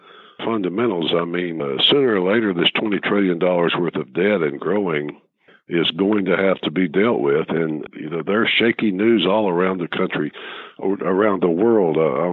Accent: United States; born there; And I'm thankful that I'm an American, that I was born here, that I live in a country where we can still be free.

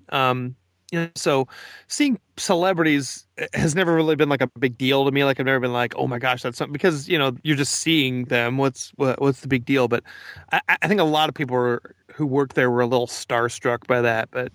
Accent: Kansas City, Missouri, United States; You know, growing up in Kansas City, it's like you look at, oh my gosh, wouldn't it be great to live in LA?

